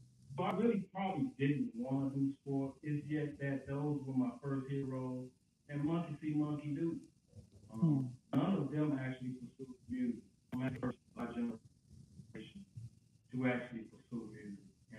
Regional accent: Mississippi, United States; He's a little bitty guy, but I'm from Mississippi. So Mississippi is always going to get picked on no matter

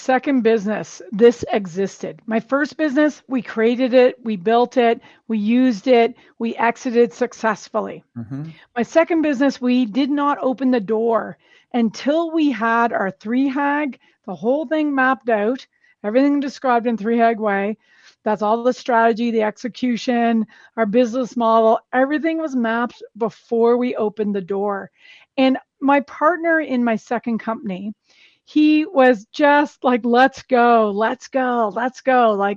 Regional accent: Whistler, British Columbia, Canada; we are hosting a global, you know, growth summit conference in Whistler, British Columbia, my hometown, ski resort, summer resort, mountain bike resort.

